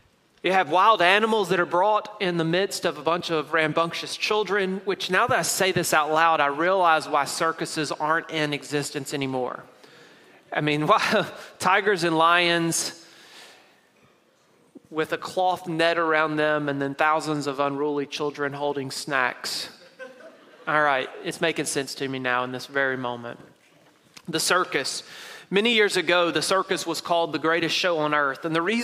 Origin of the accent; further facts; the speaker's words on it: Knoxville, Tennessee, United States; when I was growing up in Knoxville, Tennessee, occasionally my parents would take me and my siblings to an event